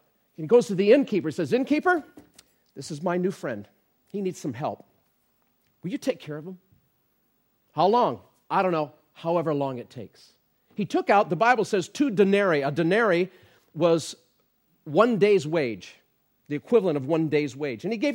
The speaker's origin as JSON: {"language": "English", "country": "United States", "tie": "born or raised there", "said": "I grew up in the Anglican church in America. We call the Episcopal church."}